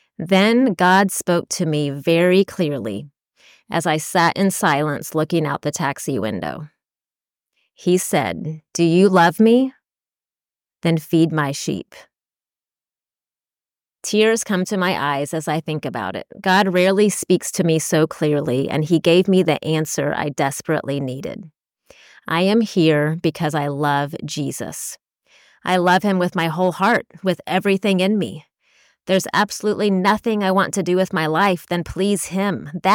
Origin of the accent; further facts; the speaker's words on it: United States; I was raised in America, and there are things about American culture that I love.